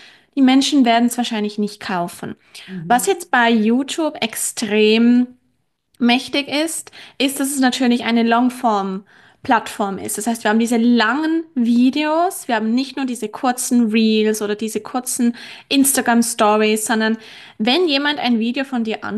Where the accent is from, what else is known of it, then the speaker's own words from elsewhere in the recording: Switzerland; ich bin aus der Schweiz